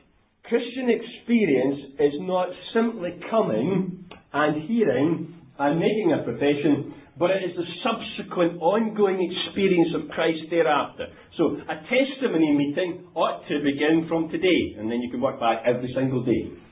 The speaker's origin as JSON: {"language": "English", "region": "North West England", "country": "United Kingdom", "tie": "born or raised there", "said": "when I was brought up down in Lancashire, we used to have a thing called a testimony meeting."}